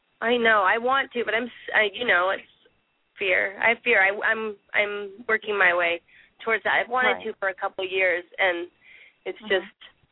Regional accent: Littleton, Colorado, United States; also born or lived in Englewood; Yeah, I'm from Colorado. I was reading it last week when you were on, and I was born in Inglewood, but I lived in Littleton for like 14 years.

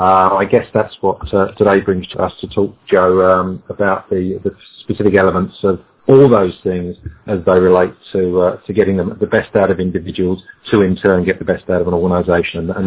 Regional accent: London, United Kingdom; moved away as an adult; also born or lived in Budapest, Hungary; now in Australia; So I basically spent the first 30 years of my life living and growing up in London, UK, and I worked in the media and advertising business and sector there.

